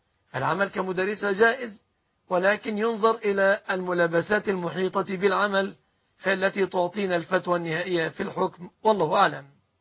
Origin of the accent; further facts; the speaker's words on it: Egypt; بلادنا مصر